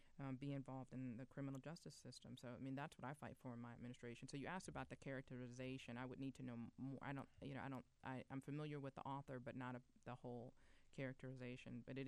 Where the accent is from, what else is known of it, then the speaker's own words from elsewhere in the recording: Minneapolis, Minnesota, United States; because I believe very strongly in what we are borrowing from Minneapolis, which is home